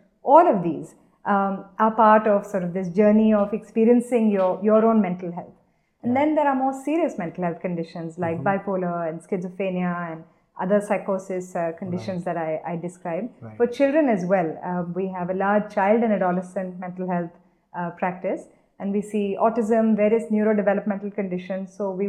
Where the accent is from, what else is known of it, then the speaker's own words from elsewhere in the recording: India; who have struggled in a lot of the ways that we did as young children growing up in India